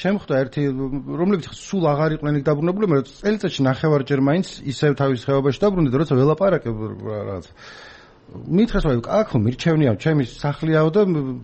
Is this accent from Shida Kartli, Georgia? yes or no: no; Imereti, Georgia; იმიტომ რომ მეთანაც იმერელი ვარ